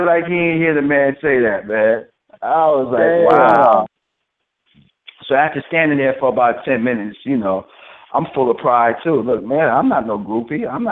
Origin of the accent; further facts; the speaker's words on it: New York, United States; First of all, I'm from New York originally.